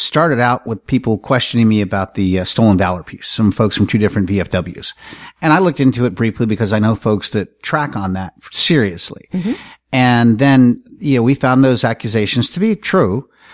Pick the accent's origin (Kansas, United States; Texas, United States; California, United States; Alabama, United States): California, United States; San Diego; also born or lived in Minnesota; I'm from San Diego. Actually, I was born in Minnesota and moved here when I was too young to know the difference. I grew up here in San Diego, Sierra Mesa and Linda Vista area.